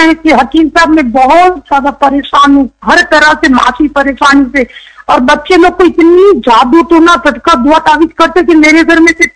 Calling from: Mumbai, Maharashtra, India; میں بامبے سے بول رہی ہوں.

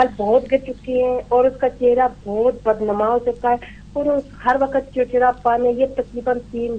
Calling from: United States; میں امریکہ سے بات کر رہی ہوں.

